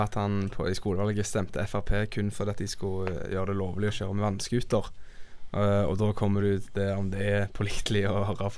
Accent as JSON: {"language": "Norwegian", "town": "Stavanger", "region": "Rogaland", "country": "Norway", "said": "Jeg er 20 år, jeg er fra Stavanger."}